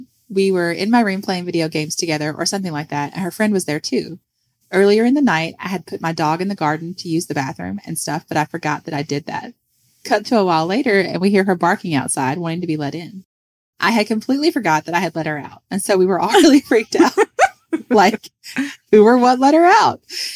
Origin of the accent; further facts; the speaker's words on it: British Columbia, Canada; I'm from British Columbia, Canada.